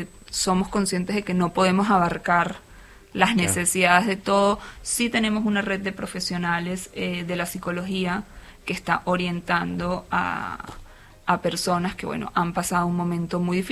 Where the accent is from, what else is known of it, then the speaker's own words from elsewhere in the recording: Argentina; en mi caso inclusive yo soy argentina, por opción, hija de argentinos de padre exilado, durante la época del proceso.